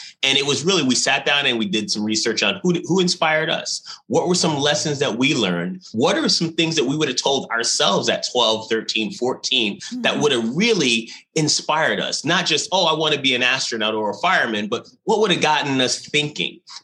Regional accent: New York, United States; growing up on Long Island, my mom had left and she was addicted to crack cocaine.

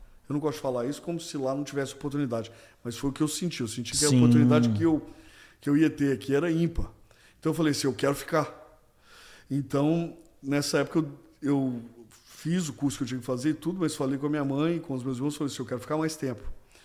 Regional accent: Manhuaçu, Minas Gerais, Brazil; also born or lived in Belo Horizonte; Eu nasci em Belo Horizonte e muito cedo minha mãe voltou para a terra dela, que é Manhuaçu. Então eu e meus irmãos fomos criados em Manhuaçu, Minas Gerais.

